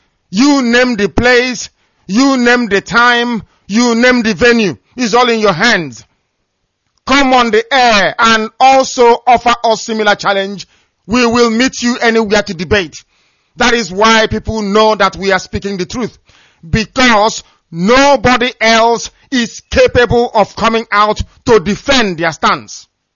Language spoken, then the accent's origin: English; Ibeku, Abia, Nigeria; I come from Isiama Faruku in Ibeku. Ibeku is in Biafra land.